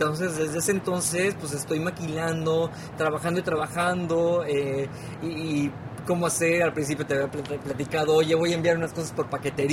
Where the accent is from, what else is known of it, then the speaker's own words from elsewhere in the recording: Uriangato, Guanajuato, Mexico; soy originario de Uriangato, Guanajuato.